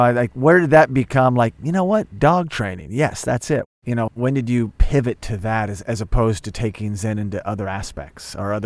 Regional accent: Oklahoma, United States; I grew up in Oklahoma. I moved west. Then I moved east.

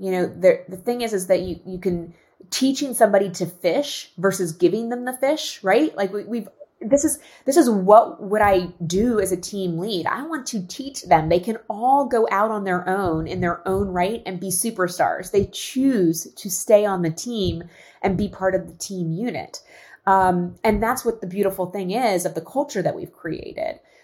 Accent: Pennsylvania, United States; I grew up outside of Philadelphia, okay, on a farm

